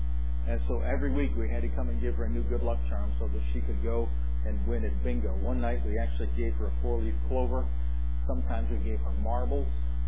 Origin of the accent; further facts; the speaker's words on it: Corning, New York, United States; also born or lived in Painted Post; I was born in Corning Hospital, lived my first few years in Painted Post until the flood of 1972 displaced us, and then moved to Corning.